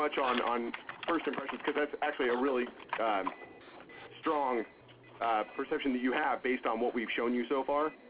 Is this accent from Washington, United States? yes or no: yes; Seattle, Washington, United States; I'm originally from Seattle